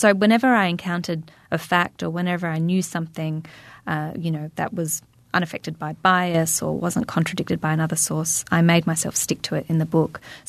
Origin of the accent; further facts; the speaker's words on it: Australia; had anticipated the difficulties of entering a small, quite tightly knit community as an outsider, as the Australian exchange student.